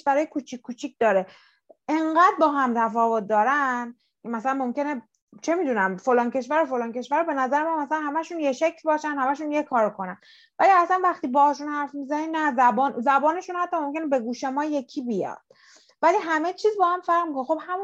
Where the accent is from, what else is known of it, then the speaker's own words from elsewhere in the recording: Iran; ماها داخل ایران بودیم مثلا، حالا من خیلی وقت نرفتم ولی کلا ما ایرانی هستیم